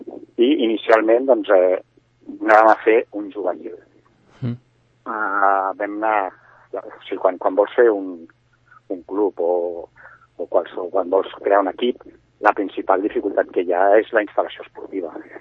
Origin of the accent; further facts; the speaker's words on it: Barcelona, Catalonia, Spain; Jo sóc català, de Barcelona.